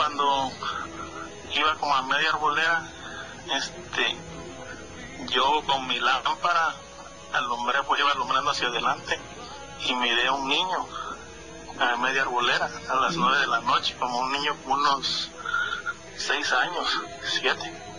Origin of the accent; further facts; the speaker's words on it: Oaxaca, Mexico; now in Los Angeles, United States; Soy originario de Oaxaca, ya sabrán cómo hay de relatos para allá, muchas cosas.